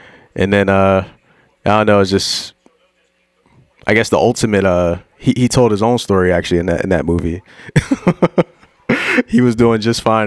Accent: Philadelphia, Pennsylvania, United States; I ain't from Canada. What the hell am I doing? I'm from Philly.

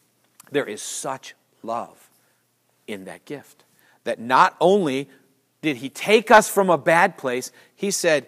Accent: United States; I'm an American. I was never a slave.

